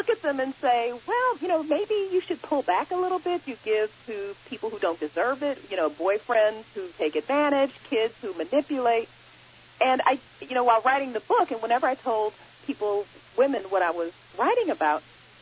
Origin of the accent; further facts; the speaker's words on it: Gary, Indiana, United States; And when I was growing up in Gary, Indiana, Daryl was the brother who I adored